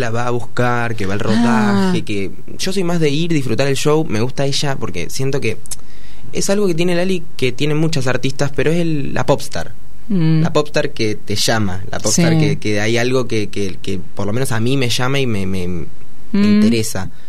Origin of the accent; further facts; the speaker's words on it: Junín, Buenos Aires Province, Argentina; born there; now in Buenos Aires, Argentina; Sí, nací en Junín. Bueno, es provincia de Buenos Aires, la verdad que sí. Es una ciudad bastante linda. Y hace 2 años casi me vine a estudiar a Buenos Aires.